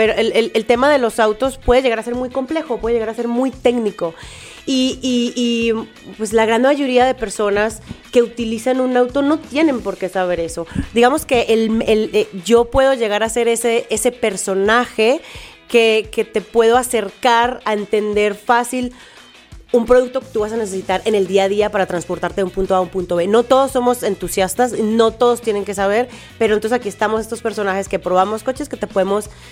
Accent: Medellín, Antioquia, Colombia; now in Mexico; Yo soy colombiana, soy de Medellín, Colombia. Vivo en México hace ya unos 6 años y cachito. Pues ya tengo 2 hogares.

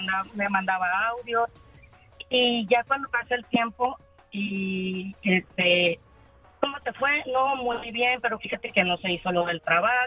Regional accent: Tabasco, Mexico; Y regreso a Tabasco. Yo soy de Tabasco.

